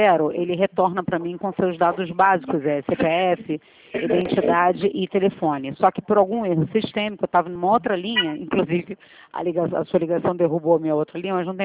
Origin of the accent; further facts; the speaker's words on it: Rio de Janeiro, Brazil; sou da Tijuca